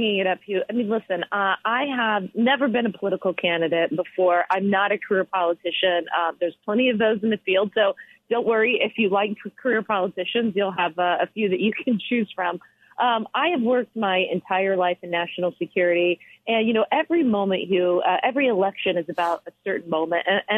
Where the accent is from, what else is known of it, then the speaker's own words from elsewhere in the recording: Florida, United States; which is very similar to actually where I grew up in Florida. I grew up in a bunch of, my farms, cattle, citrus groves, that sort of environment.